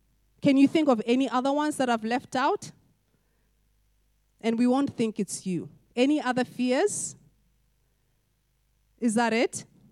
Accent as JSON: {"language": "English", "country": "Botswana", "said": "back in my home country in Botswana"}